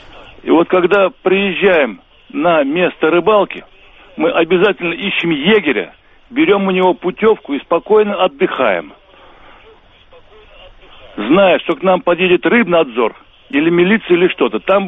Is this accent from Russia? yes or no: no; Kazakhstan; Значит, я сам родом из Казахстана.